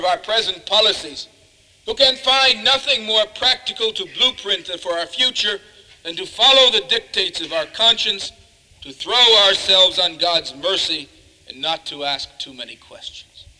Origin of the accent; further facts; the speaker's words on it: United States; I regret, as an American and as a Christian